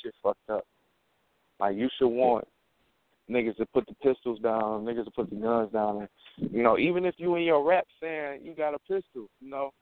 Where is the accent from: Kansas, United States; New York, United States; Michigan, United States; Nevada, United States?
Michigan, United States; Detroit; I'm from Detroit, for real, so I know everybody.